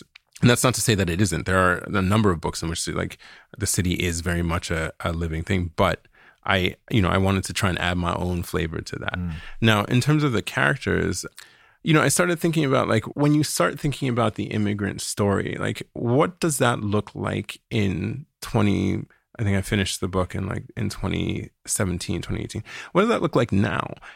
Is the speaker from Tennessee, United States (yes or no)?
no; Washington, District of Columbia, United States; I grew up in first in Northwest DC and then in the northern suburbs of DC, which were also very white environments, but in a very Nigerian household.